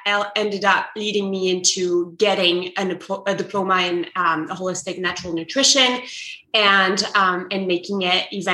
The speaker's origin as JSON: {"language": "English", "region": "Provence-Alpes-Côte d'Azur", "country": "France", "tie": "born or raised there", "accent": "French", "second_language": "English", "moved": "yes", "said": "If you can hear my French accent, I'm originally from the south of France. I was born on a sailboat in the south of France, and I grew up in sort of that sailing world and sailing industry in which my parents worked."}